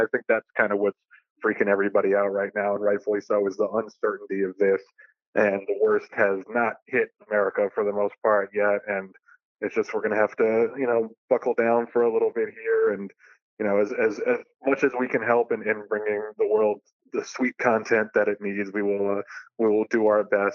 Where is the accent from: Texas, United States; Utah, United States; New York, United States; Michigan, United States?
New York, United States; You know, growing up in New York, obviously, it was a difficult thing